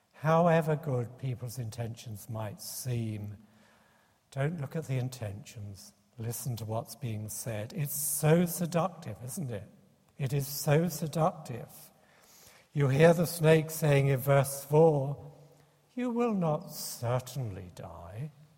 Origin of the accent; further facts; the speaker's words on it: South East England, United Kingdom; As a small child growing up in the Sussex countryside